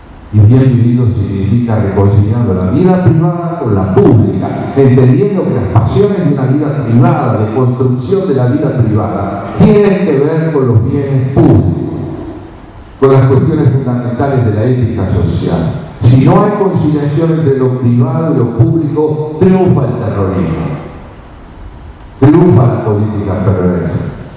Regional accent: Argentina; Somos judíos los que somos argentinos

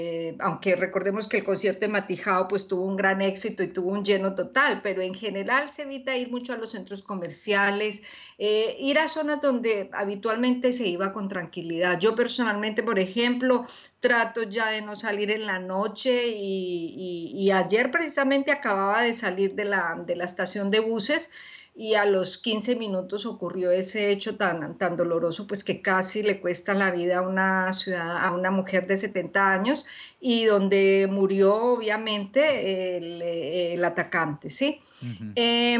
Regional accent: Colombia; en Occidente o en mi país de origen, Colombia

